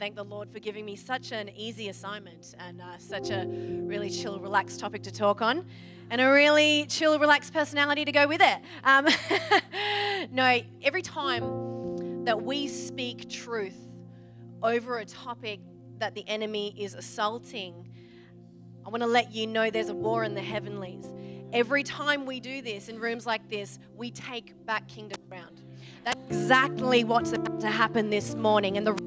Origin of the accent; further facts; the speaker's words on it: Perth, Western Australia, Australia; moved away as an adult; also born or lived in Byron Bay; I actually grew up right here in Perth. So, yes, I've been in, I know, this is the homeland. I grew up on Scarborough Beach, my friends, and then I left for that terrible place called Byron Bay when I was 18 years old.